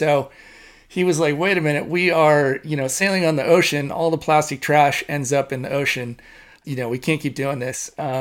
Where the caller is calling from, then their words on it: Hood River, Oregon, United States; I'm calling from Hood River, Oregon.